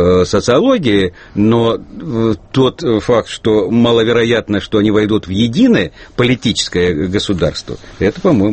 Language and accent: Russian; Kyiv, Ukraine; Я родом из Киева. У меня там могилы предков. Да и сейчас родственники живут.